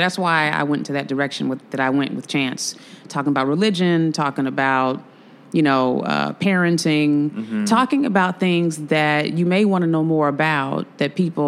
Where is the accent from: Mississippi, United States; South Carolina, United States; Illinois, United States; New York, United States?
Illinois, United States; Chicago; You know, I'm from the South Side.